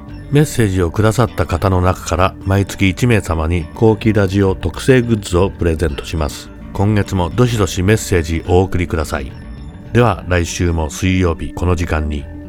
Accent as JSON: {"language": "Japanese", "town": "Adachi", "region": "Tokyo", "country": "Japan", "tie": "born or raised there", "said": "私の地元の足立に角屋という西新井大師の門前にある甘味屋さんがあるんですが、もう60年以上そこのラーメンを食べてますけど飽きません。"}